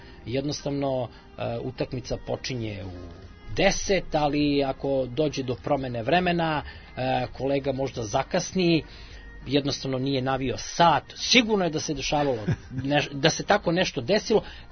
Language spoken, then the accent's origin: Serbian; Belgrade, Serbia; ja sam dete sa Čukarice i sigurno u to vreme kada sam ja rođen 74. godine